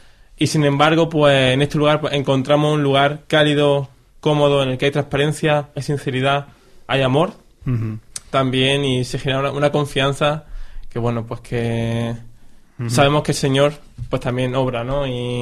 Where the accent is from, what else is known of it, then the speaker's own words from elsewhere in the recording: Seville, Andalusia, Spain; now in Barcelona, Spain; este año estoy aquí en Barcelona. Bueno, ya como todos veis, puedo escuchar mi acento un poco diferente. Vengo desde Sevilla